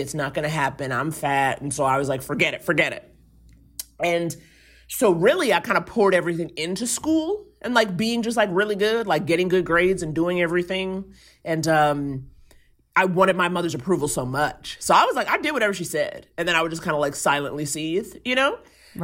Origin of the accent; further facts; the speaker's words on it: New York City, New York, United States; I grew up in Harlem, but I went to private school in the Upper East Side, like a very, you know, rich hoity-toity situation.